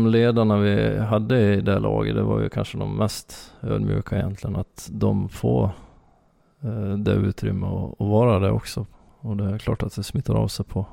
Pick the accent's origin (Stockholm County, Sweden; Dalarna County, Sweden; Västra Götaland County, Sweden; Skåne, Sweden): Dalarna County, Sweden; Ludvika; jag kommer ju från Ludvika och började min hockey där